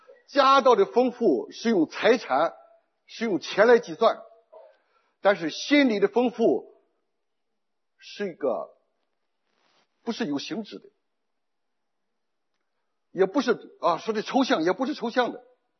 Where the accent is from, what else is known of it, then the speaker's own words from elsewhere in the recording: Shandong, China; 我是从山东过来哈，山东过年的时候要蒸大馒头啊